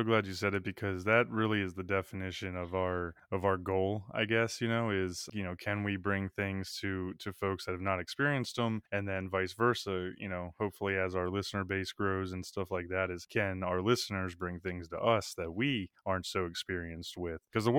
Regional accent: Maryland, United States; So me and one of my lifelong friends, Kyle Eckard, we grew up together in Maryland.

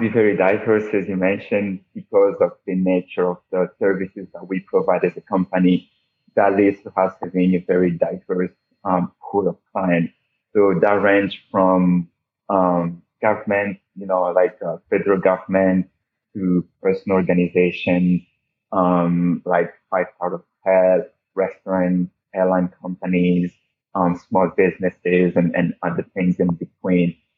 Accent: Lubumbashi, Haut-Katanga, DR Congo; English is a second language; ITOT is a IT startup in my hometown, in the Lubumbashi, that would be in the Republic Democratic of the Congo.

